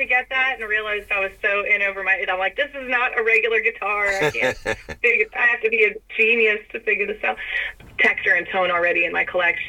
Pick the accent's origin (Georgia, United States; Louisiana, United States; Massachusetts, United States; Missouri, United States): Missouri, United States; Kansas City; especially growing up in Kansas City, I could have gone to a jam any night of the week.